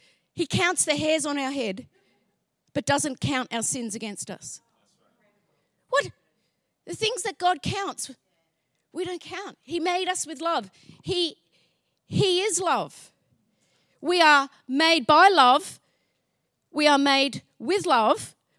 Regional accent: New South Wales, Australia; I've got my favourite place to go to for coffee back home. I'm from the Northern Beaches.

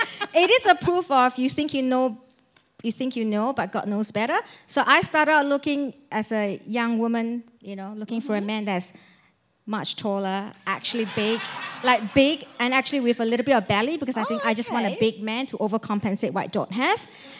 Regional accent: Singapore; moved away as an adult; now in Australia; So if you haven't known by now, we're not from Australia originally. We migrated to Australia from Singapore 1st October 2007. So this is our 14th year here

